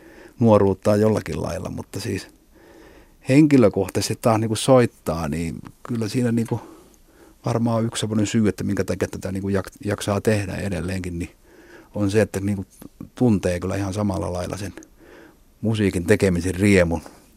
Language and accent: Finnish; Ostrobothnia, Finland; niin kuin meillä Pohjanmaalla sanottiin